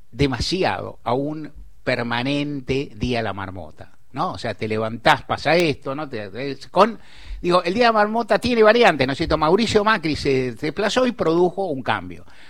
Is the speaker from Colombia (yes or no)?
no; Argentina; y como argentino que soy, que me interesa lo que digan los veredictos